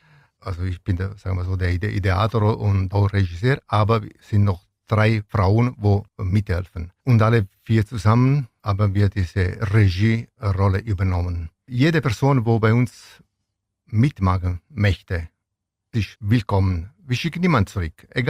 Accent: Venosa, Basilicata, Italy; now in Ulm, Germany; seit ich in Ulm war, habe ich immer diese Hintergedanken. Ich möchte irgendwann diese Tradition von meiner Stadt Venosa nach Ulm und Neu-Ulm bringen.

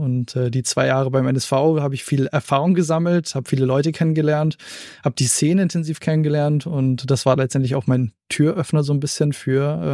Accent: Germany; ich bin Deutscher

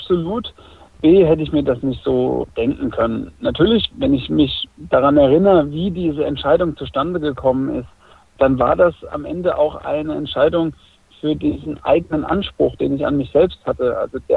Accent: Obernburg, Bavaria, Germany; komme ja vom Untermain. Traditionsverein TV Großwallstadt ist für alle ein Begriff. TuS Obernburg ist der Nachbarverein, da wo ich herkomme.

